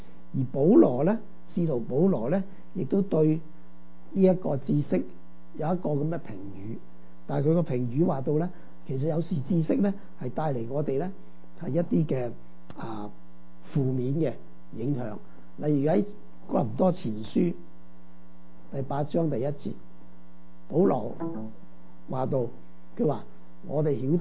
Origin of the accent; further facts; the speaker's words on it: China; 咁我哋中國人咧都唔輸蝕啦